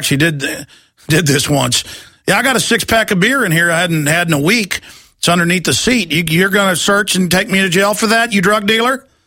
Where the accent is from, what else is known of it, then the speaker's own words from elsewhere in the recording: Rockwall, Texas, United States; also born or lived in Austin; You know, I grew up in Rockwall, Texas. My last few years of high school were here in Austin.